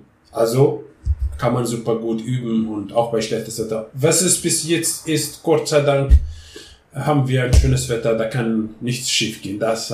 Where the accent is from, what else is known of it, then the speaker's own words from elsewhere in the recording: Morocco; dass es jemand auch Marokko, meine Heimat, zu zeigen, meine Heimat